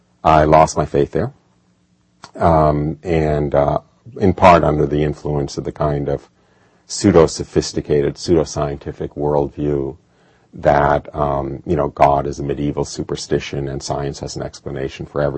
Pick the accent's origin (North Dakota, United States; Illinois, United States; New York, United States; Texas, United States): New York, United States; I grew up outside of New York City.